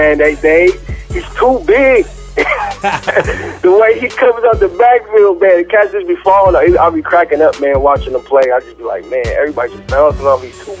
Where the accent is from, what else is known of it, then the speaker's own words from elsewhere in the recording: Tacoma, Washington, United States; Born and raised in Tacoma, Washington. I got love for the Seattle Seahawks, man.